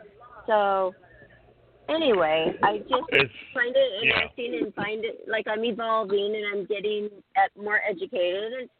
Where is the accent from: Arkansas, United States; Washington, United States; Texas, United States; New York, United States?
Washington, United States; Seattle; also born or lived in Los Angeles; now in Huntington Beach, United States; I'm from Washington State, Seattle, and Johnny lives in Destin, Florida. I live in Huntington Beach, California now after 30 years in L.A.